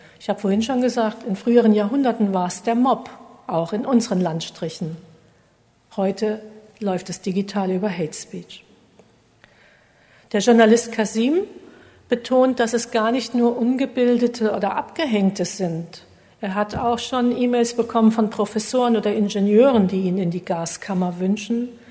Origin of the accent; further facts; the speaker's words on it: Rhineland-Palatinate, Germany; Idar-Oberstein ist recht klein, ich komme aus der Gegend, deshalb weiß ich